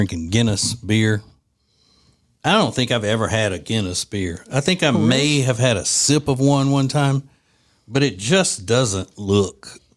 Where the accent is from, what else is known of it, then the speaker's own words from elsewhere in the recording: Louisiana, United States; My home state of Louisiana is Miller Lite.